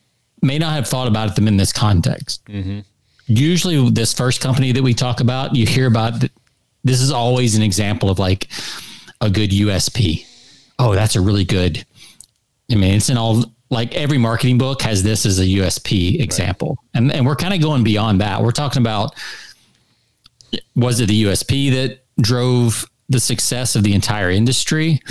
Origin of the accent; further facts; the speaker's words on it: Georgia, United States; growing up in Georgia. It's not like we grew up in New York City, right, where maybe that was a little bit more common.